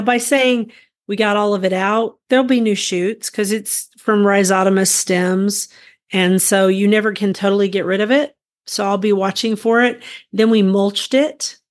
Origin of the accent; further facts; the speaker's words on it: Guthrie, Oklahoma, United States; from Guthrie, Oklahoma, where I garden an acre and a half out of 7.5 acres out in the country.